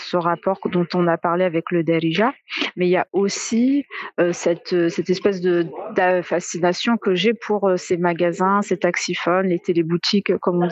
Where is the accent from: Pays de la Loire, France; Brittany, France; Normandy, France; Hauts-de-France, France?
Normandy, France; Le Havre; now in Paris, France; moi, je suis originaire du Havre et donc j'ai eu une formation au Havre en droit. Et pour terminer ma formation et pour commencer à travailler, j'ai emménagé à Paris.